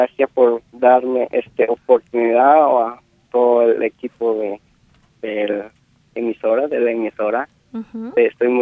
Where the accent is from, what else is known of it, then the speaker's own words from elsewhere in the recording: Guatemala; moved away; Yo llegué en el 2004 en este país. Y la naturaleza mía, maya